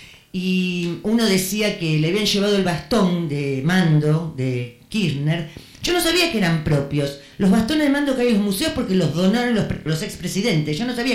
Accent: Argentina; Una de las cosas que creo que nos salva, no solo como argentinos, que es que nos podemos reír rápidamente

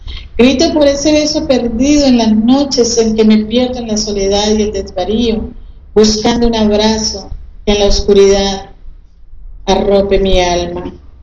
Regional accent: Mexico; moved away; Y saber que allá dejo mi alma, ¿ya? Las cosas que amo, la gente que amo, mi vida, todas las vivencias, todo lo que tengo en mi guardado. Y empezar a ver desde el avión los paisajes de México.

